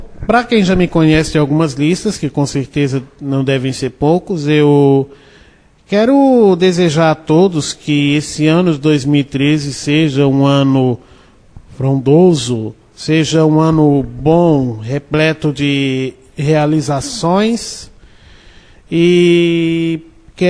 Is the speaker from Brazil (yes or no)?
yes; São Paulo, Brazil; desculpa, é que eu não conheço aqui, sou de São Paulo.